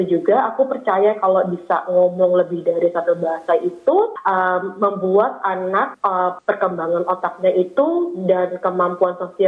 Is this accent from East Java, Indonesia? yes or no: no; Jakarta, Indonesia; born there; aku itu lahir di Jakarta, tapi orang tuaku itu lahir di Jawa Timur. Ayahku dia lahir di Tulungagung dan mamahku itu di Malang.